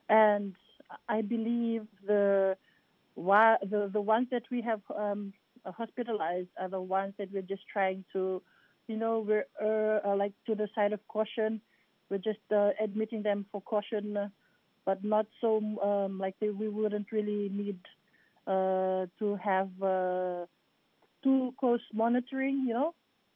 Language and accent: English; Fiji; Yes, I'm from Fiji.